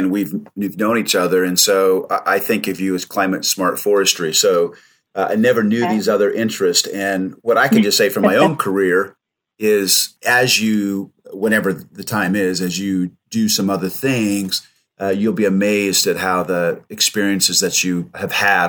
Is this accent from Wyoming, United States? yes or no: no; Roseburg, Oregon, United States; I grew up in Oregon, actually grew up in a small logging town called Roseburg, Oregon.